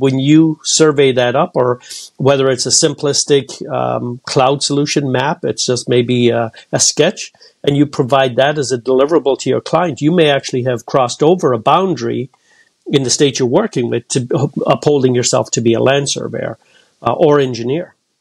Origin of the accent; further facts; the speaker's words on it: Cork, Munster, Ireland; now in United States; I'm actually from Cork in Ireland